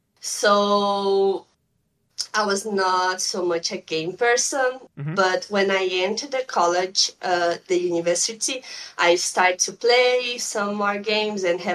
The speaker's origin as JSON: {"language": "English", "region": "North Region", "country": "Brazil", "second_language": "English", "said": "because I'm from Brazil"}